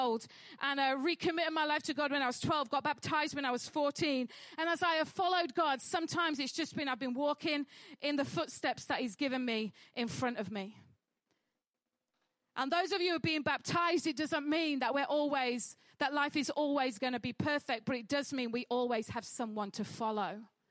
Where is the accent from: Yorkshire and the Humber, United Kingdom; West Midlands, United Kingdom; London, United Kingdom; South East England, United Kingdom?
Yorkshire and the Humber, United Kingdom; Halifax; I was brought up in Halifax in West Yorkshire, which is quite hilly.